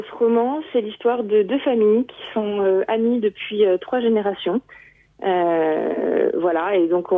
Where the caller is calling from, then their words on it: Annecy, Auvergne-Rhône-Alpes, France; Exactement, je suis près d'Annecy, à côté, autour du lac d'Annecy.